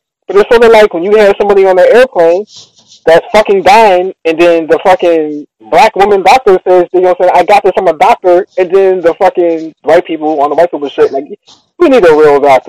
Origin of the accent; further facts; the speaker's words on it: Pittsburgh, Pennsylvania, United States; I grew up in Pittsburgh and around a lot of Italian people, cool with a lot of Italian people.